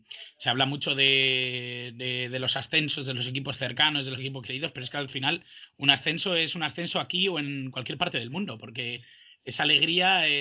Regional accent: Castile and León, Spain; es casi de mi tierra, es de un pueblito muy cerca de Valladolid, muy cerquita de mi tierra, de mi zona

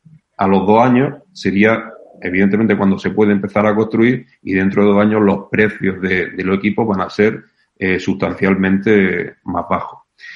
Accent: Spain; now in Chile; como chileno de adopción, como saben, yo soy español

